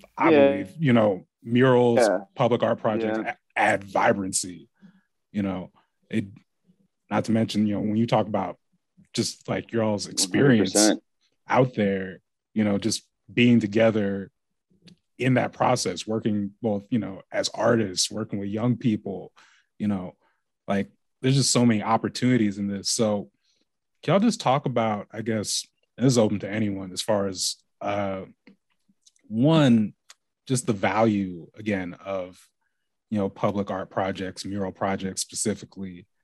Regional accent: Lake Oswego, Oregon, United States; growing up in Lake Oswego

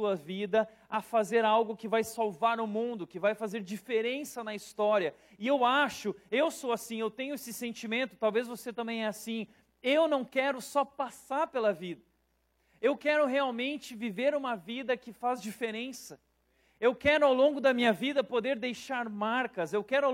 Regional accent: Rio Grande do Sul, Brazil; Eu sou gaúcho, gaúcho macho, eu costumo falar isso lá em São Paulo

